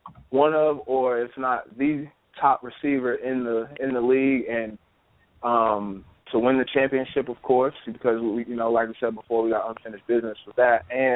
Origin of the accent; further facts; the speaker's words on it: New York, United States; just growing up in New York, my favorite team, of course, is the Giants, New York Giants.